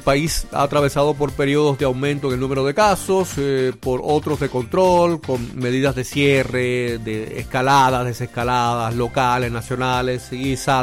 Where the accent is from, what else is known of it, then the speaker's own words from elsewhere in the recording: Cuba; no solo soy cubano, sino que además trabajé en los medios de comunicación de Cuba